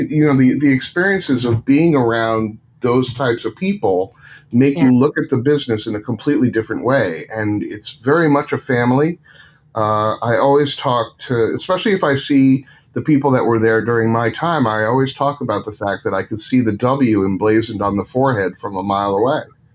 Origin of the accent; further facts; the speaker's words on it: New York, United States; I grew up in Westchester County, and Jewish